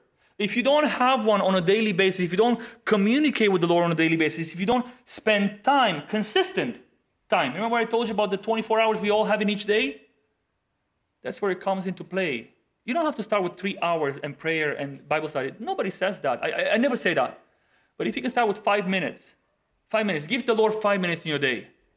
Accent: Romania; English is a second language; moved away as an adult; also born or lived in Netherlands; now in Canada; I've lived in a couple countries in my life, born and raised in Romania, lived in the Netherlands for almost 7 years, moved to Canada, been in Canada for 10 and a half years.

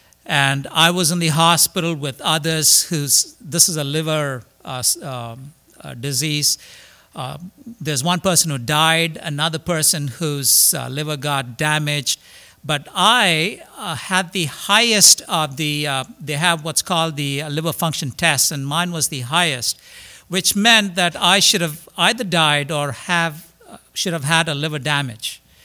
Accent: Mississauga, Ontario, Canada; I'm from Toronto, Mississauga, actually, the west side of Toronto.

